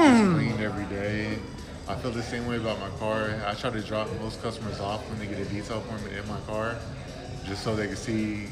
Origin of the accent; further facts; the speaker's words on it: Anadarko, Oklahoma, United States; also born or lived in Norman; Well, I was born and raised about 11 in Anadarko. Then I came to the city in the Norman area.